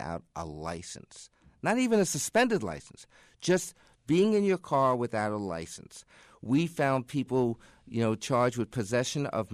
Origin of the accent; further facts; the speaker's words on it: New York City, New York, United States; I come from New York City, where we had about 450 lawyers to cover the five boroughs.